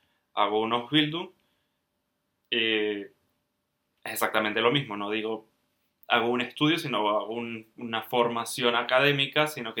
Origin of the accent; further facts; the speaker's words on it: Venezuela; also born or lived in Buenos Aires, Argentina; now in Germany; soy de Venezuela. Estuve en Venezuela hasta el 2014, después decidí mudarme a Buenos Aires, Argentina. Ahí viví 3 años. Ahí conocí a mi novia, que es con la que vivo actualmente acá en Alemania.